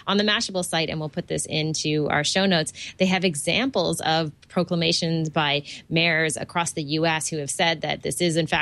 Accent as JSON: {"language": "English", "town": "Toronto", "region": "Ontario", "country": "Canada", "said": "from Toronto, Ontario, Canada. Still back in Toronto."}